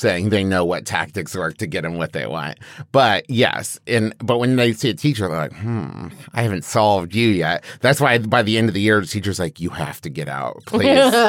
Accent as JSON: {"language": "English", "region": "West Virginia", "country": "United States", "tie": "born or raised there", "said": "Especially, growing up in West Virginia."}